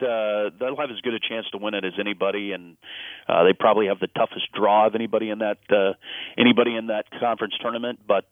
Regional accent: Parsons, Kansas, United States; Well, I grew up in Parsons, Kansas, which is a little town in southeast Kansas, about 10,000 people. And I actually grew up out in the country outside of town on a gravel road.

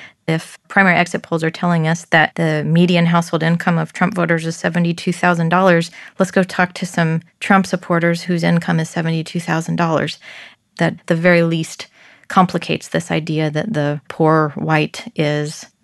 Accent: Kansas, United States; In 2008, 42% of Kansas, which is my home state and thought of as one of the reddest in the nation, voted for Barack Obama.

